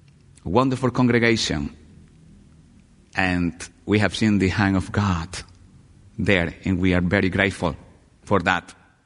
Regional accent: Guayaquil, Guayas, Ecuador; English is a second language; I was born in Ecuador. Ecuador is the country I come from. Guayaquil is the city where I live. I grew up in a Baptist setting. My father is still a Baptist minister in Guayaquil.

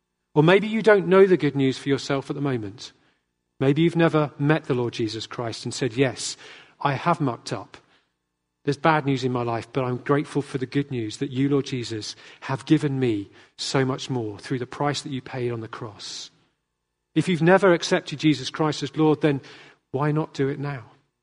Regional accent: England, United Kingdom; I was a bit afraid. I'm an Englishman, so I don't really want to talk about bank accounts.

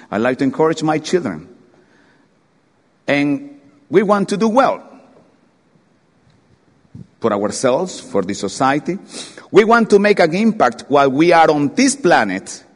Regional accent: Ecuador; English is a second language; now in United Kingdom; I have a passport that said I am Ecuadorian. I have another passport that said I am British.

